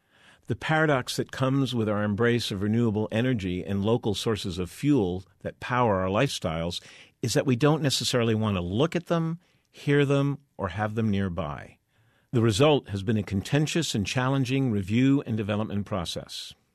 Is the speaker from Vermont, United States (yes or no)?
yes; Panton, Vermont, United States; a sublime stretch of cropland adjacent to Dead Creek in my hometown of Panton.